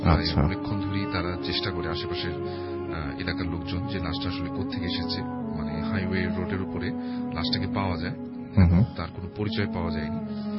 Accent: Dhaka, Dhaka Division, Bangladesh; পুরান ঢাকা থেকে এসেছি

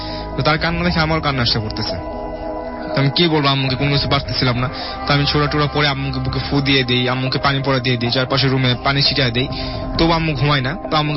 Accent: Tongi, Dhaka Division, Bangladesh; আমি টঙ্গী থেকে।

